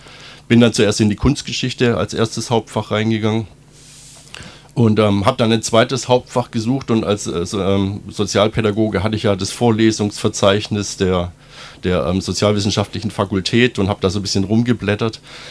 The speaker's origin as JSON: {"language": "German", "town": "Böblingen", "region": "Baden-Württemberg", "country": "Germany", "tie": "born there", "lives_now": "Tübingen, Germany", "said": "ich bin 1967 in Böblingen geboren, habe es in meinem Leben immerhin bis Tübingen geschafft, also ich gehöre quasi zum deutschen Jet-Set, und bin dann nach dem Zivildienst nach Tübingen zum Studium gekommen"}